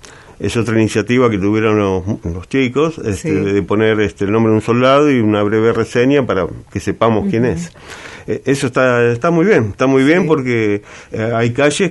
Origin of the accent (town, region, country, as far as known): Argentina